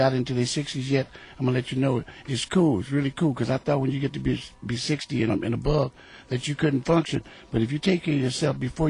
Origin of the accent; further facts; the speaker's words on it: Los Angeles, California, United States; So I'm up from Los Angeles, California.